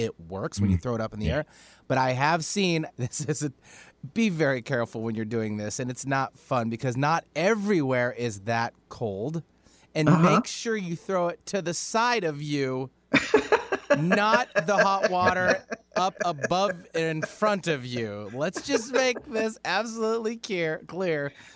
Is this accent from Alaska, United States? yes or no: yes; Alaska, United States; So I'm from Alaska. I've had friends that have done that.